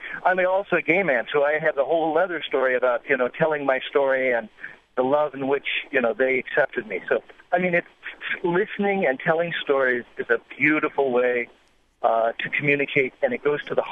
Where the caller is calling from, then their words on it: Phoenix, Arizona, United States; I come from Arizona, where it's pretty charged politically about the immigration issue.